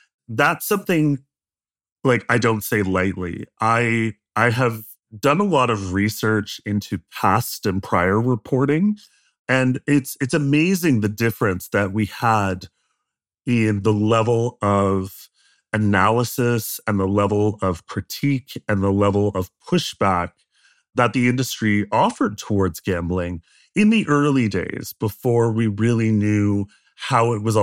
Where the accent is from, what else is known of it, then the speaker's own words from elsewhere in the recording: Sydney, Nova Scotia, Canada; my hometown, Sydney, Nova Scotia.